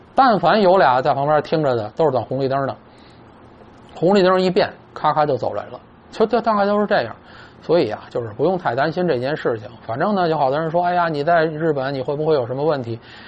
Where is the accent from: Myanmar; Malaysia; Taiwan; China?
China; now in Japan; 我们这一个楼这么多日本人见面，平时谁不知道我是个中国人呢？